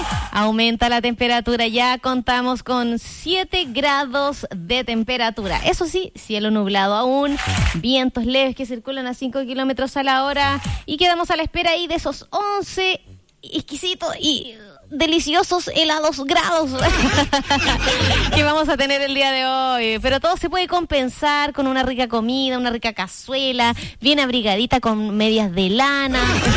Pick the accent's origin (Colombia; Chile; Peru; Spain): Chile; No entendí nada y soy chilena.